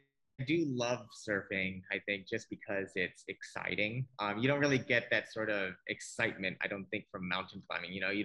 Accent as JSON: {"language": "English", "region": "California", "country": "United States", "tie": "born or raised there", "said": "when I was growing up in the States and I was surfing there, you know, the culture, it's old"}